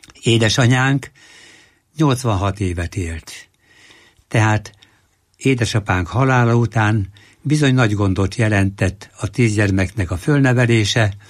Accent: Tápiósüly, Pest, Hungary; a 4 elemit ott végeztem, Tápjósülyben, ez az én falum.

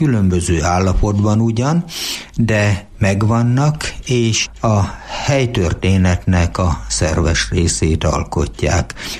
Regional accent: Sajópetri, Borsod-Abaúj-Zemplén, Hungary; born there; also born or lived in Sajólád; mert a szomszéd faluban Sajópetrében születtem, de Sajóládra jártam általános iskolának a felső tagozatát

